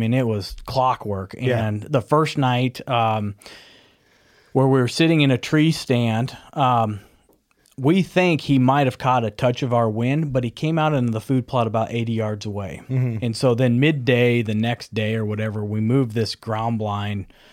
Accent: Nebraska, United States; growing up in Nebraska, we might have had 5 bow hunters in the county at the time.

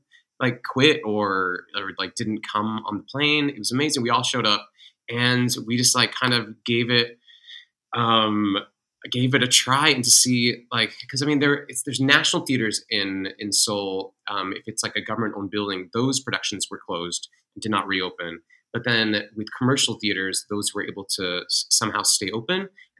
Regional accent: England, United Kingdom; My mom's British. And so I grew up in England. So I have dual citizenship

